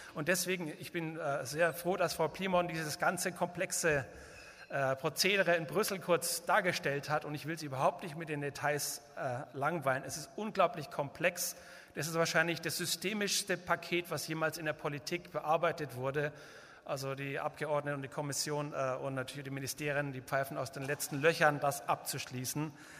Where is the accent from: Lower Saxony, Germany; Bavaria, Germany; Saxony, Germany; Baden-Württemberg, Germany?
Bavaria, Germany; ich sage es ganz ehrlich, als Bayer